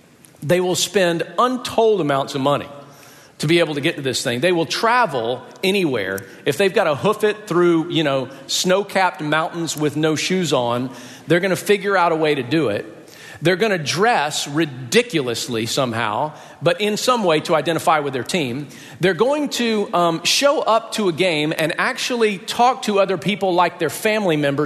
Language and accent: English; Athens, Georgia, United States; born there; I was born in Athens. My dad was a student in Athens.